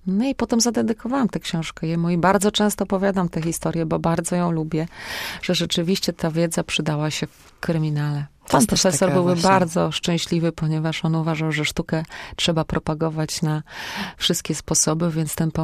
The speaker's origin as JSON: {"language": "Polish", "town": "Siedlce", "region": "Masovian Voivodeship", "country": "Poland", "lives_now": "Poznań, Poland", "said": "ja pochodzę z Siedlec, przyjechałam do Poznania i to jest tak mniej więcej 4,5 do 5 godzin pociągiem."}